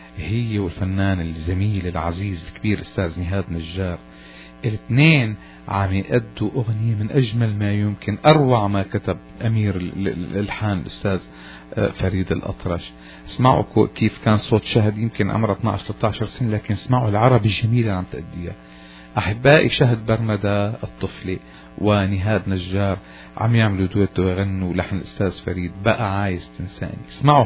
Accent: Syria

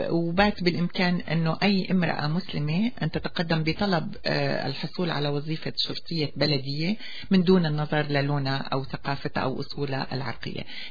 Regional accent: Syria; أهم أحداث عام 2013 طبعا بالنسبة نحن كسوريين هو استمرار العنف الدموي بسوريا

